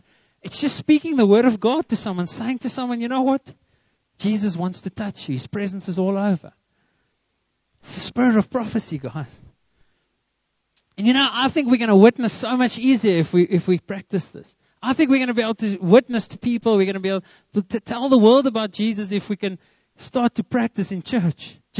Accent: South Africa; I'm from South Africa. I mean, I'm like, you know, originally … are from England, but you know, I'm from here.

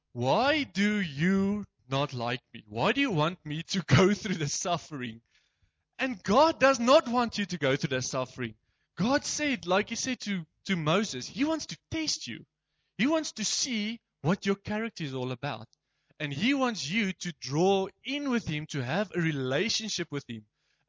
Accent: Boksburg, Gauteng, South Africa; As I mentioned, I came from Boksburg, and I was in a technical school.

